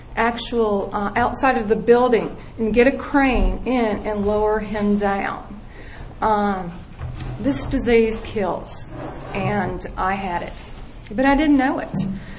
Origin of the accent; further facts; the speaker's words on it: Peoria, Illinois, United States; My story is I grew up in Peoria, Illinois. Food addiction ran in my family.